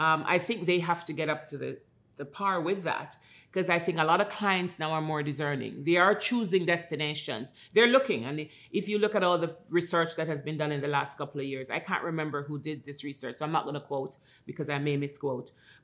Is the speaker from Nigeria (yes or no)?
no; Jamaica; I'm Jamaican. My colleagues are all, a lot of them are Caribbean people. We're island people.